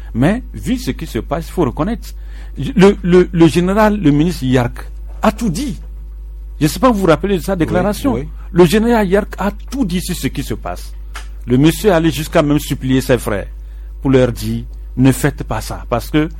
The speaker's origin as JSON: {"language": "French", "town": "Dapaong", "region": "Savanes", "country": "Togo", "said": "c'est pas parce que je suis de Dapaon que je le dis"}